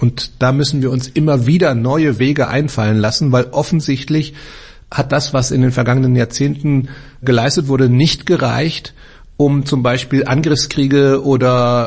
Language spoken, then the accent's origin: German; Germany; now in Austria; gerade als Deutscher auch in Österreich aufpassen